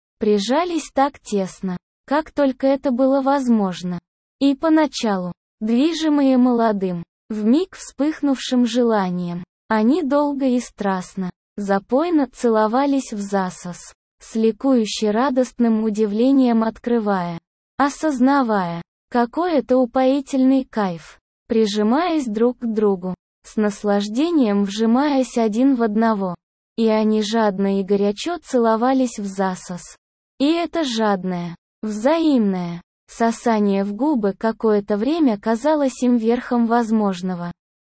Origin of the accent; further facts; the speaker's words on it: Siberia, Russia; Все же я вырос в Сибири и вместе с отцом постоянно с 12 лет ходил на охоту.